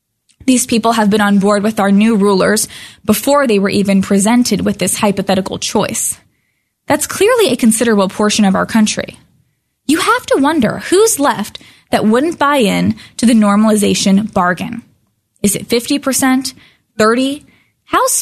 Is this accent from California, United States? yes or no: yes; San Diego, California, United States; because I was from San Diego, so in my mind, I thought, oh, it's like the most southern of the Ivy League schools.